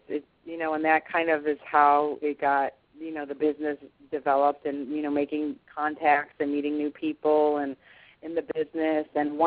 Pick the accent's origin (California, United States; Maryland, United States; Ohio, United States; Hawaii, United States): Ohio, United States; Cleveland; I grew up in Cleveland, and they had rock and roll shows coming in there, you know, and I was very blessed.